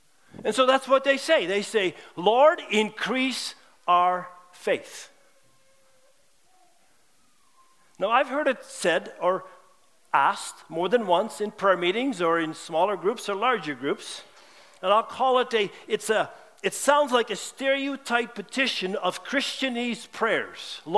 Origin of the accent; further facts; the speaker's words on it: West Coast, United States; I come from the West Coast, or at least lived there for 30 years